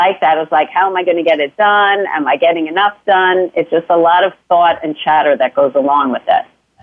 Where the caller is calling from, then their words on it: New York City, New York, United States; Hi, I'm calling from New York City.